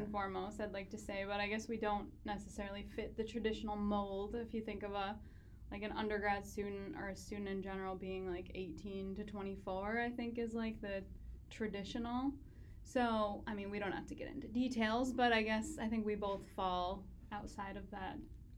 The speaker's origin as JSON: {"language": "English", "region": "Minnesota", "country": "United States", "also_born_or_lived": "Canada", "moved": "as an adult", "said": "I'm from Minnesota, so I went straight from my high school in Minnesota to Canada, and because I wanted to escape my small town or whatever."}